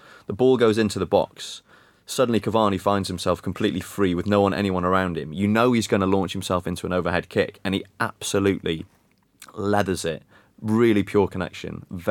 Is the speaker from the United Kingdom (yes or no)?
yes; Wales, United Kingdom; It's something that, and I should know this as a Welshman, it's something like there's a lot of W's where one might expect to find U's.